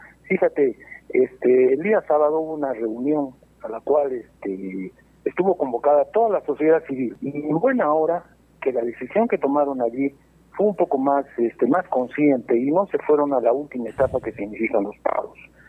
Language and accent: Spanish; Moquegua, Peru; como peruanos de esta región tan importante.